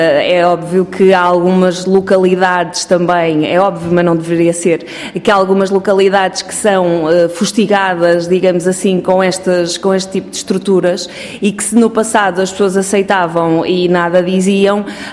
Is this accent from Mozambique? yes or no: no; Figueira da Foz, Coimbra, Portugal; born there; Eu nasci no Conselho da Figueira da Foz há 45 anos